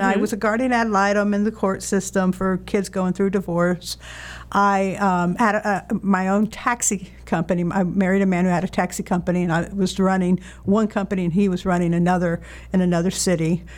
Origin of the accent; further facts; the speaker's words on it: Florida, United States; moved away as an adult; now in Asheville, United States; So I have lived most of my adult life in North Carolina, but I grew up in Florida.